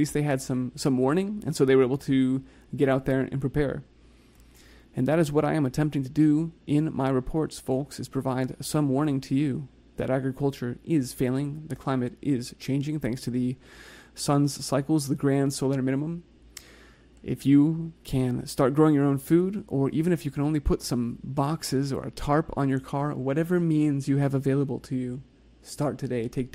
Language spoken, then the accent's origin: English; Texas, United States; This is a few weeks ago now, but I'm from North Texas.